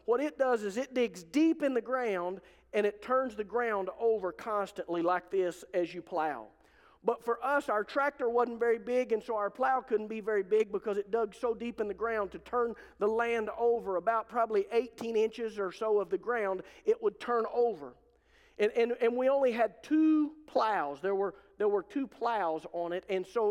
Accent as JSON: {"language": "English", "town": "Altus", "region": "Oklahoma", "country": "United States", "tie": "born or raised there", "said": "When I was a kid growing up in Altus, I probably told you a little bit or alluded to this a few times."}